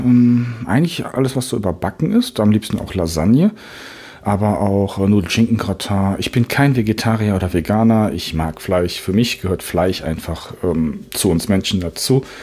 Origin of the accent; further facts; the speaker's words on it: Düsseldorf, North Rhine-Westphalia, Germany; now in Fulda, Germany; ich bin 39 Jahre, spätdiagnostizierter Autist und gebürtig aus Düsseldorf. Aktuell lebe ich in Hessen in der Nähe von Fulda